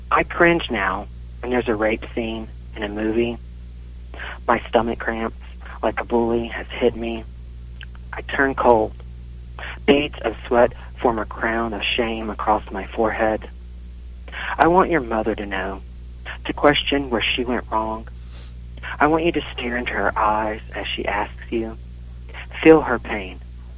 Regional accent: Georgia, United States; I grew up in North Georgia country, kind of you be a man's man kind of thing

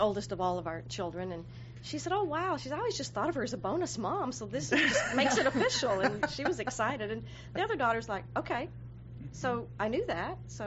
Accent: Texas, United States; Well, as I said, we're native Texan, and we actually met at our church back in 1987 is when I came in.

